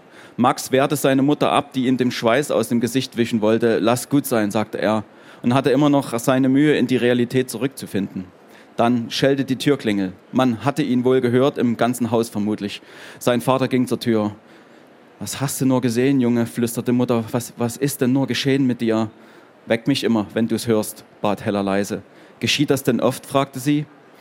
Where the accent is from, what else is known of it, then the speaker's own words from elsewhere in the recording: Dresden, Saxony, Germany; born there; Ich bin ja in Dresden geboren.